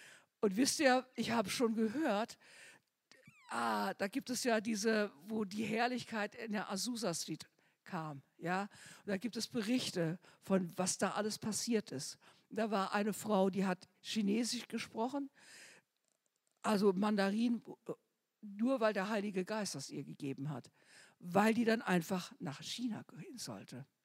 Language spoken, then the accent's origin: German; Germany; Und als Deutscher, wir haben da einen Missionar in Indien, den haben wir immer besucht, und Jochen Teves.